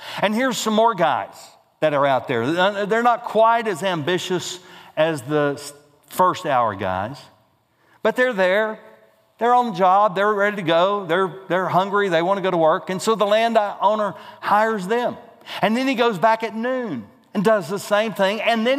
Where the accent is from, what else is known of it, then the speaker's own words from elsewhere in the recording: Groves, Texas, United States; I grew up in Groves, Texas, and met my wife here